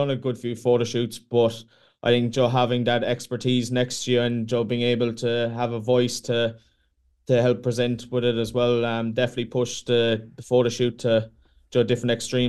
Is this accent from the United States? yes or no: no; Glengarriff, Munster, Ireland; I'm from Glengariff in West Cork